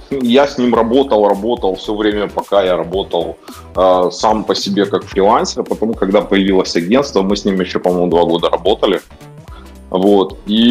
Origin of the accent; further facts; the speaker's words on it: Kyiv, Ukraine; Значит, вырос я в Киеве, учился я в разных школах, часто переезжали.